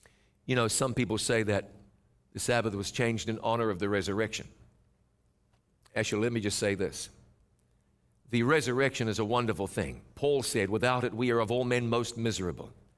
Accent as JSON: {"language": "English", "country": "New Zealand", "tie": "born or raised there", "said": "when I was just a kid and growing up in New Zealand, the speed limit was 30 miles an hour"}